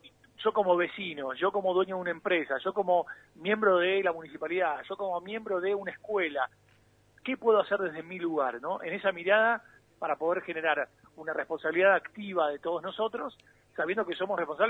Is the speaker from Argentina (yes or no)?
yes; Argentina; hemos vivido como cada argentino distintos partidos a lo largo de estas últimas 2-3 décadas.